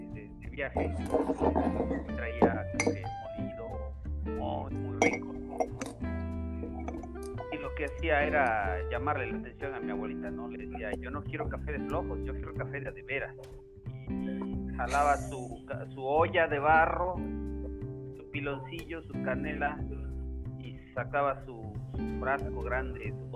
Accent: Tehuacán, Puebla, Mexico; Soy originario de una ciudad que se llama Tehuacán, en el estado de Puebla, aquí en México. Mi ciudad se encuentra ubicada en el centro sureste de la República Mexicana.

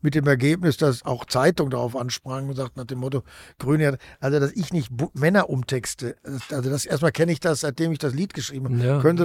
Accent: Bochum, North Rhine-Westphalia, Germany; weil ich in Bochum, wo ich herkomme, gibt es ein ganz gutes Symphonieorchester

